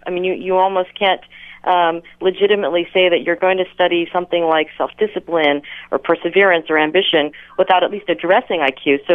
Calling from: Pennsylvania, United States; And the first part, by the way, I am calling from the Poconos, so I apologize.

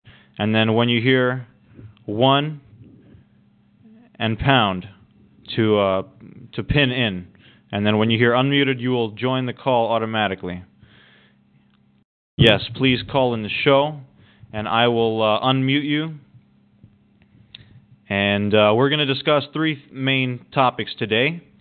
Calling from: Jersey City, New Jersey, United States; I'm calling from New Jersey, the great city of Jersey City.

